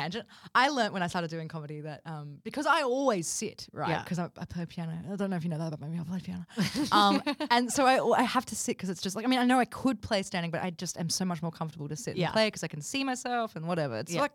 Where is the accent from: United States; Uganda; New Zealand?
New Zealand; accent: Kiwi; God, my Kiwi accent is so strong.